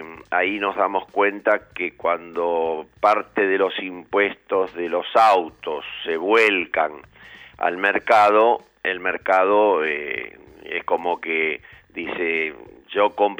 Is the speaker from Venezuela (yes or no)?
no; Argentina; O sea, yo no tengo ningún problema como argentino de que entren autos del exterior